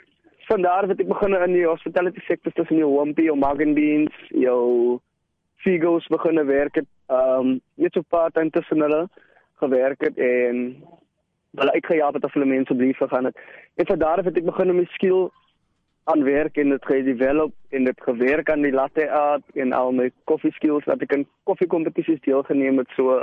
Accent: Mitchells Plain, Western Cape, South Africa; ek het opgegroei in Mitchells Plain

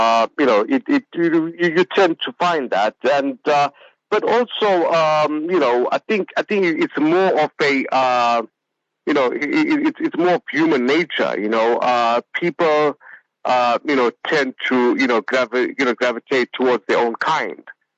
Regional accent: South Africa; but I'm from South Africa.

